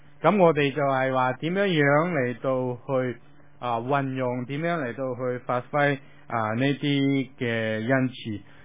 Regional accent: China; 我哋中國人

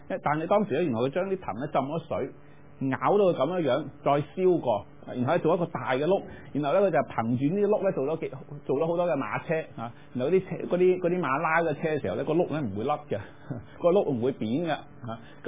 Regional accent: China; 特别我们中国人泼水难收这个成语

